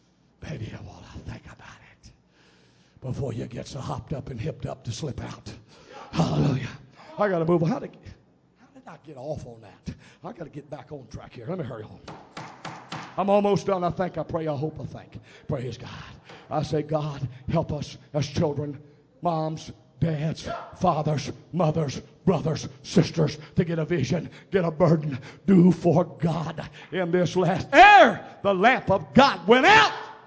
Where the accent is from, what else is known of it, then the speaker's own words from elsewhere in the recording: Fairfax, Virginia, United States; I had been raised in the city all my life. I was a city slicker. I was raised down in Washington, D.C., close to the Capitol, about 12 miles from Washington, raised in Fairfax.